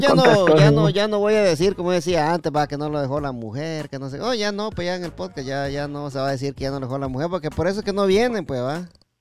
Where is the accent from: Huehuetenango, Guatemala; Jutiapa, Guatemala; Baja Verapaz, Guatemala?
Jutiapa, Guatemala; Yo soy de Jutiapa, man.